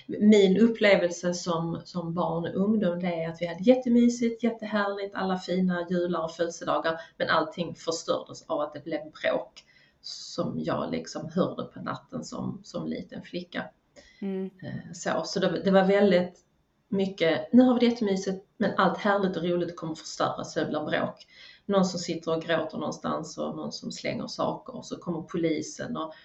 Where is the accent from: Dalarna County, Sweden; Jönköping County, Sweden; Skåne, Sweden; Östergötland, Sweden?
Skåne, Sweden; also born or lived in Värmland; Ute på landet i Skåne, eller ja, jag är född i Värmland, men det är ingen människa som hör det idag. Och det var på många vis en väldigt fin uppväxt på landet, liten landskola och så.